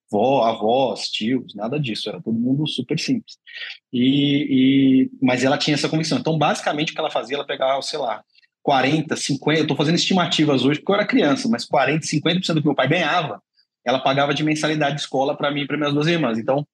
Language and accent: Portuguese; São Paulo, Brazil; Eu acho que eu cresci em Ermelino Matarazzo, que é extremo leste de São Paulo.